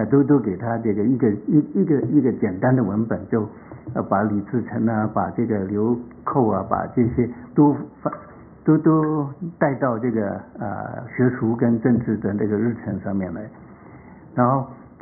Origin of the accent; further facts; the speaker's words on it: Hong Kong; 对我们都是香港的人，港台的人都很重要的